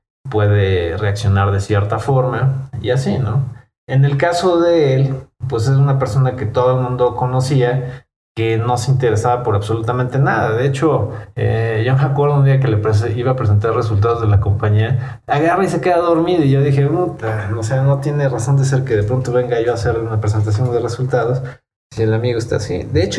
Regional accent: Mexico; lo primero es, ¿de dónde eres? No, pues México, ¿no?

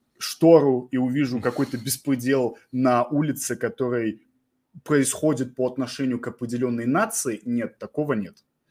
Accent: Russia; Мы ответили, что мы там из России и так далее, и так далее.

